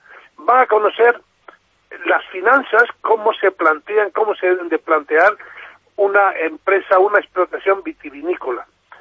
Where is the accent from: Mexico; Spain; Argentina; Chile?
Spain; Canary Islands; Yo soy canario, pero medio leonés.